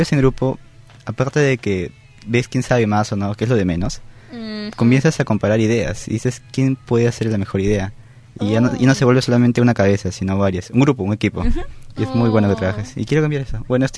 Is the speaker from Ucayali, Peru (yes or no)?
no; Chimbote, Ancash, Peru; Bueno, soy de Chimbote, en la provincia de Santa.